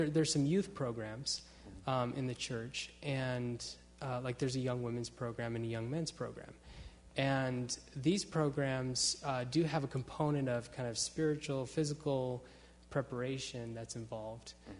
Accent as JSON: {"language": "English", "region": "Utah", "country": "United States", "tie": "born or raised there", "said": "I grew up in Utah, and most of the people I knew were members of the LDS faith."}